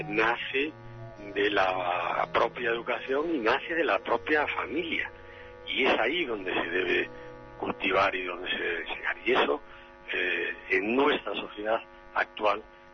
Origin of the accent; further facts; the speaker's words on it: Galicia, Spain; está mi tierra, y está América, y está Europa, y bueno, supongo y espero que cuando se traduzca al italiano, al alemán o al francés o al inglés, que esos lectores vean a Galicia